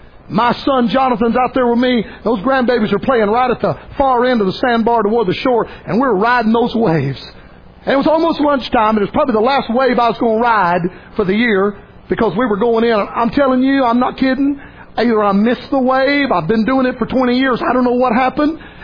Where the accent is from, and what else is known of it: Gulf Coast, United States; born or raised there